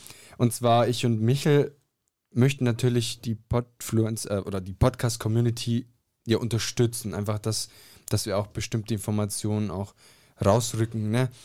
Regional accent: Ulm, Baden-Württemberg, Germany; Ich komme aus der Gegend Ulm, Baden-Württemberg.

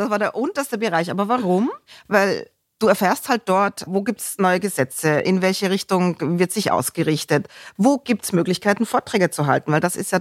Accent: Graz, Styria, Austria; ich bin waschechte Grazerin, also in Graz geboren. Auch wenn viele mich dann immer fragen … warum sprichst du so Deutsch? Wir haben nie Dialekt so ausgesprochen. Und jetzt kommt sozusagen erschwerend dazu, dass ich mit einem Deutschen verheiratet bin.

